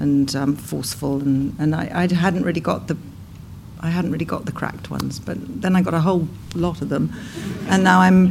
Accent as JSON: {"language": "English", "region": "South West England", "country": "United Kingdom", "tie": "born there", "said": "I was born in Cornwall, yeah."}